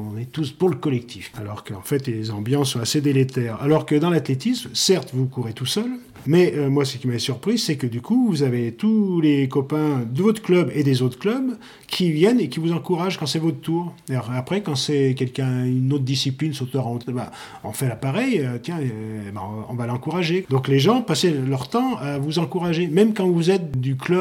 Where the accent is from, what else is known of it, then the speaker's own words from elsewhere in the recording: Saint-Priest, Auvergne-Rhône-Alpes, France; also born or lived in Lyon; Moi, je suis né à Lyon, parce que j'étais de Saint-Priest, mais il n'y a pas de maternité.